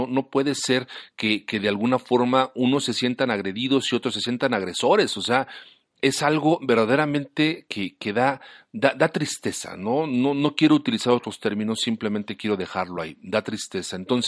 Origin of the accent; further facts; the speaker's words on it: Mexico; Al final todos somos mexicanos, al final todos aspiramos a un México mejor